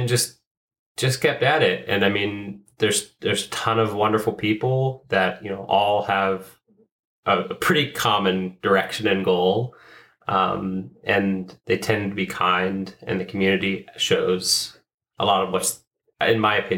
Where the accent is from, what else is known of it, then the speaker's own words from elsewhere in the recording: Ohio, United States; also born or lived in San Diego; I grew up in Southwest Ohio, and I came to Cleveland for school. And then I briefly moved to San Diego after school